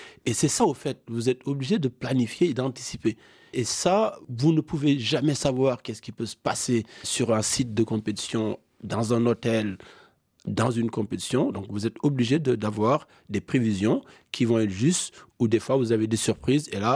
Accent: Senegal; J'ai dit, non, je suis du Sénégal, mais je représente le Cambodge.

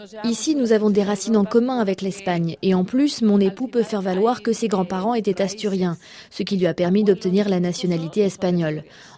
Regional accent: Mexico City, Mexico; Quant à l'école, chez nous, à Mexico, tous les gens que je connais envoient leurs enfants dans des écoles privées.

